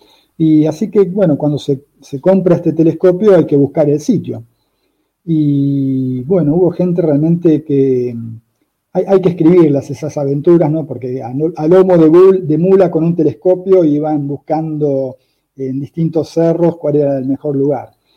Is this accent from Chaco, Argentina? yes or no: no; Buenos Aires, Argentina; Yo soy de Buenos Aires originalmente, estudié en La Plata, que está cerca de Buenos Aires, o sea, en el este de Argentina, sobre el río, al nivel del mar.